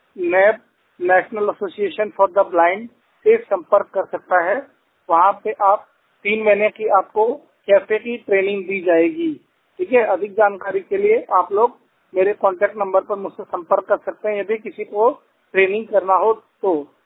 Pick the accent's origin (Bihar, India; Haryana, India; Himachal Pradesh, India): Bihar, India; Siwan; now in Delhi, India; 100% blind. मैं बिहार का रहने वाला हूँ, सिवान जिले का। करंट में मैं दिल्ली में रहता हूँ।